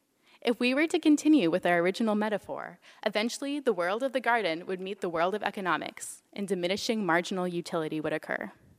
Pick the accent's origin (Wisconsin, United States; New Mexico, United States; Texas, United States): New Mexico, United States; because I'm originally from New Mexico, a land of cacti, pinyon trees, and beige